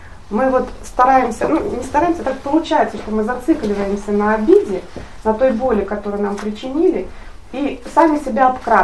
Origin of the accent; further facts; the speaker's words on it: Almaty, Kazakhstan; Я из Алматы, там плюс 30. Никак не могу адаптироваться.